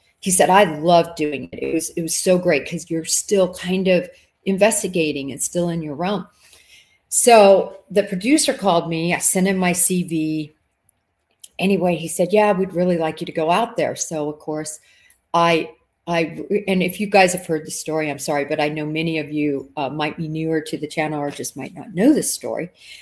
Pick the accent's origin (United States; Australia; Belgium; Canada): United States; Florida; And I said, well, most people, I'm from Florida. I've heard of Gabby Petito.